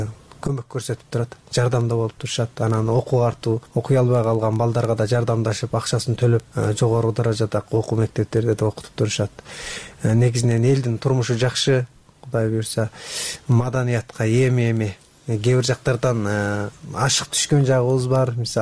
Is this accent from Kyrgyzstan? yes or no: no; Tekes, Xinjiang, China; Балалыгым тиги алыскы Кулжа обласы деп коет. Кулжа обласына караганда Текес ооданы дейт. Текес ооданын көктөрөк кыргыз улуттук айыл дейт.